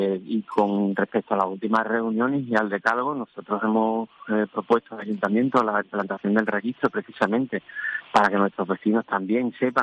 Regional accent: Seville, Andalusia, Spain; somos sevillanos que vivimos en el centro o en Sevilla

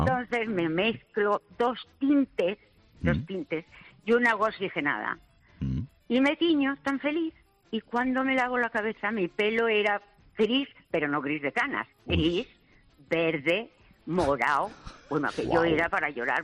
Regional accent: Llanes, Asturias, Spain; que yo soy de Llanes

